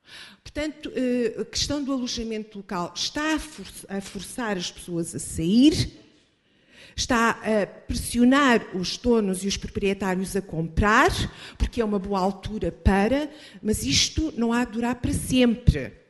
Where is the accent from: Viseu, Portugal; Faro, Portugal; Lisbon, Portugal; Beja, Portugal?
Lisbon, Portugal; decidi voltar à minha cidade natal, Lisboa, e queria, de alguma forma, ter a vivência e a experiência de poder viver num bairro histórico.